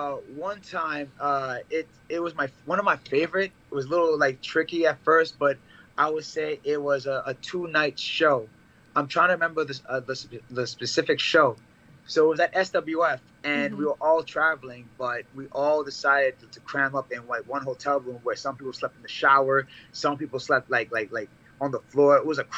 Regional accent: Bronx, New York, United States; Well, I grew up in the Bronx, so I'm not too familiar.

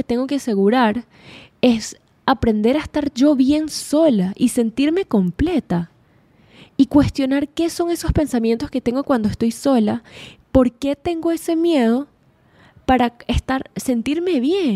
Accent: Venezuela; now in Chicago, United States; cuando llegué a Chicago, mi sorpresa fue que me fui de Venezuela buscando estar acompañada de más personas

